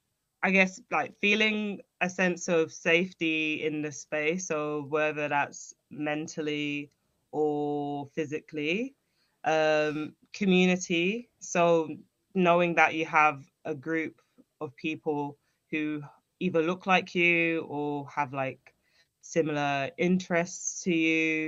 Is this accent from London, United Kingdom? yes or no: yes; Hackney, London, United Kingdom; also born or lived in Walthamstow; I was born in Hackney, very diverse place.